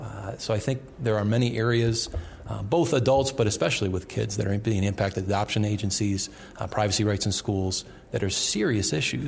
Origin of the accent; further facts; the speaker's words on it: New York, United States; I'm from New York